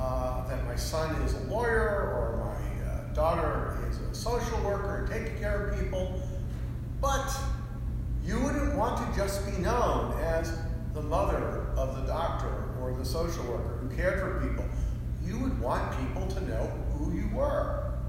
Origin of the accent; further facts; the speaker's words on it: United States; part of it's the fact I'm an American.